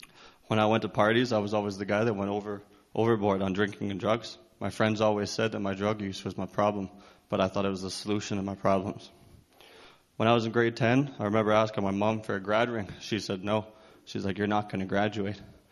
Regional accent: Lamont, Alberta, Canada; also born or lived in Sundre; I was born in Sundre, Alberta, but we moved up to a farm northeast of Lamont, Alberta, when I was four, so in 96.

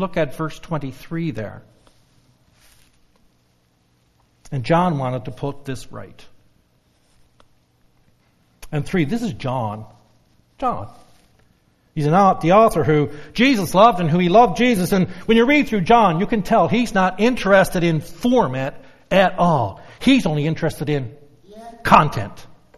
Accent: Newfoundland and Labrador, Canada; I grew up in Newfoundland, and all my family on every side were fishermen.

